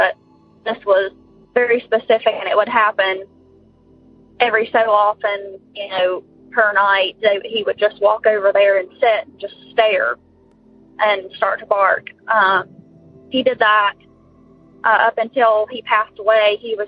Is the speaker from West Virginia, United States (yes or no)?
yes; West Virginia, United States; I'm from West Virginia.